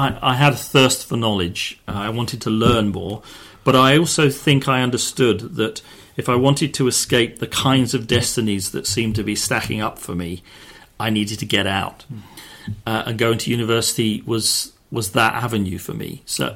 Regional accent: United Kingdom; I was living abroad in the US, and it became an important signifier of my identity as a British person.

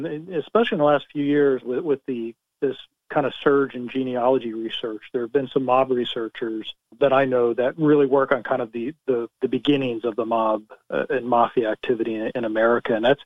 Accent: New Jersey, United States; well, I grew up in New Jersey, so it's genetic predisposition.

